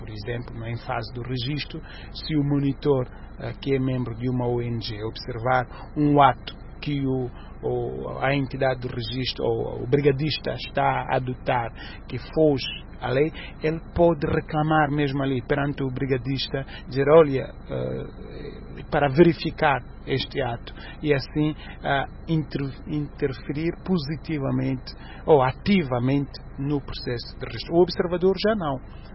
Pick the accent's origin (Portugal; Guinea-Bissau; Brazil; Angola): Angola; Como angolano e como membro de uma organização não governamental sediada em Angola.